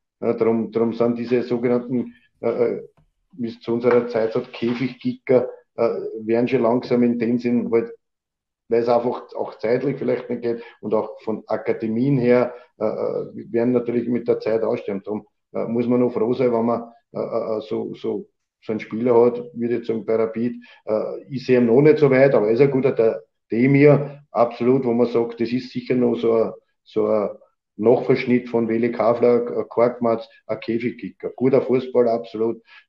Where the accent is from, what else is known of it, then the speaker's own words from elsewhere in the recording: Austria; Also das gibt's ja bei uns in Österreich oder in Europa gar nicht.